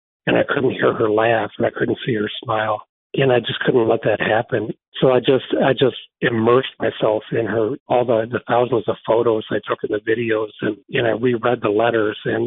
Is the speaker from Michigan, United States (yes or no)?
yes; Frankenmuth, Michigan, United States; here in my hometown of Frankenmuth